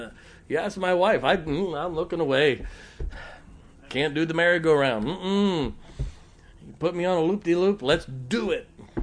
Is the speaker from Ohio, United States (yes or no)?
yes; Ohio, United States; I grew up in Ohio